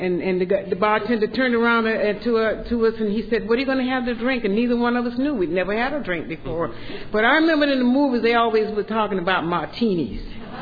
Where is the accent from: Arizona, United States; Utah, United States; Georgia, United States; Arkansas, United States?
Georgia, United States; I grew up in Georgia in a very staunch conservative Baptist faith.